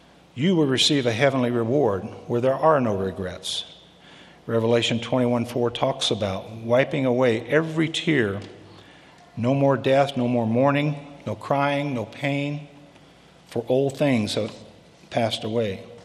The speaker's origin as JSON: {"language": "English", "region": "Arkansas", "country": "United States", "tie": "born or raised there", "said": "Growing up in Arkansas, I rode the bus to and from school every day."}